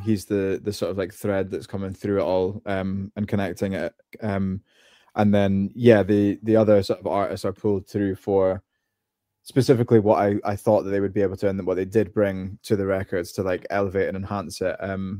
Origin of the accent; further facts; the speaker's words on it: Scotland, United Kingdom; it's about like identity in Scotland, experiences and of being Scottish and being here.